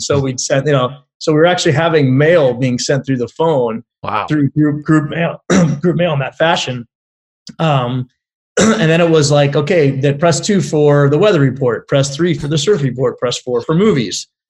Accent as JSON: {"language": "English", "town": "Calabasas", "region": "California", "country": "United States", "said": "From LA, Calabasas. Now home of the Kardashians, but it wasn't as famous when I was there."}